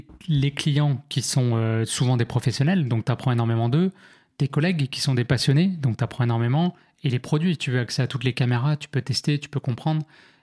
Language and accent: French; France; je comprends qu'il comprend pas que je suis, que je suis français